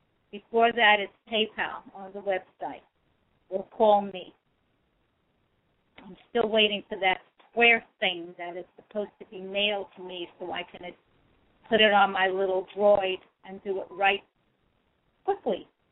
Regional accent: New York City, New York, United States; now in Florida, United States; Remember, I'm from New York. Now I live in Florida. However, I am from New York. So all of these were written while I was living in New York. And when I say New York, I mean the city, New York, Manhattan, New York.

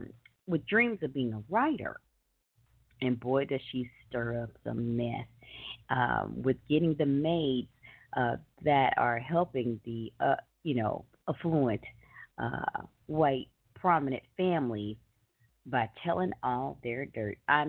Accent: the South, United States; I am from the South.

